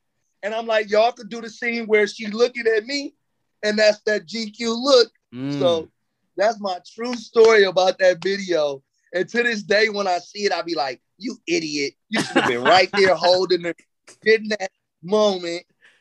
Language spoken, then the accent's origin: English; Watts, California, United States; I said, bruh, I'm from Watts, California.